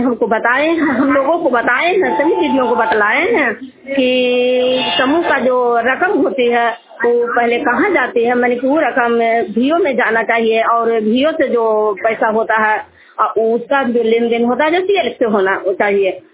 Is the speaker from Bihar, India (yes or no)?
yes; Bihar, India; मैं नालंदा जिला की रहने वाली हूँ। मैं चंडी प्रखंड से बोल रही हूँ।